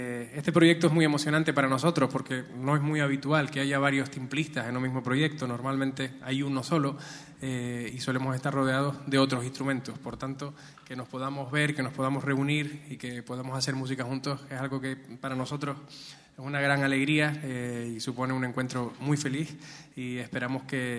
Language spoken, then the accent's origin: Spanish; Canary Islands, Spain; Venimos de las Islas Canarias y estamos encantadísimos de compartir con ustedes este ratito de música